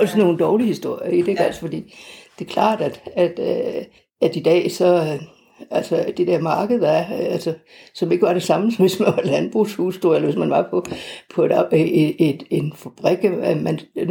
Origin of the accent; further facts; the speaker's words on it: Esbjerg, Region of Southern Denmark, Denmark; Jeg er født og opvokset i Esbjerg og har stærke rødder i Esbjerg, efter min egen mening.